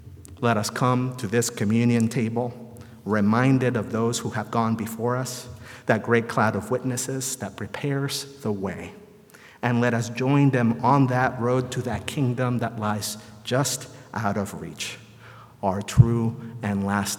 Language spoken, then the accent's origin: English; El Salvador; moved away; I recently got to visit the country of my birth. I got to wander around the neighborhood in which I grew up in El Salvador.